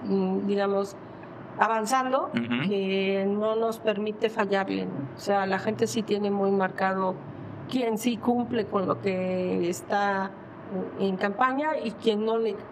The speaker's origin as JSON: {"language": "Spanish", "town": "Ecatepec", "region": "State of Mexico", "country": "Mexico", "said": "yo soy de Ecatepec y Ecatepec era totalmente de otro partido"}